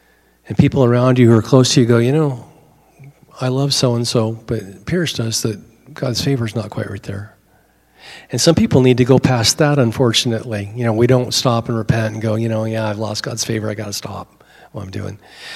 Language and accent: English; Oregon, United States; Because I'm a redneck from the Oregon coast.